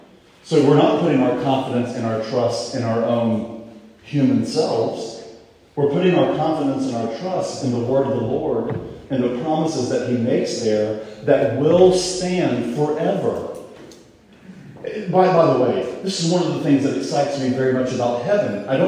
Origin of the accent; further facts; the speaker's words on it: Florida, United States; I grew up in Florida, so we had St. Augustine grass.